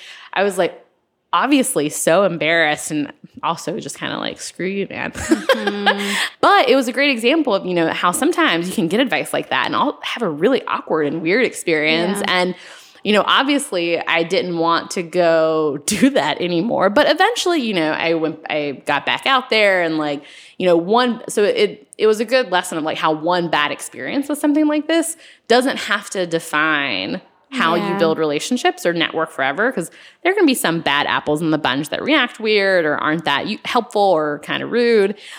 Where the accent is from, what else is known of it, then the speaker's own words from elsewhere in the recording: North Carolina, United States; And I was like, well, I'm from North Carolina.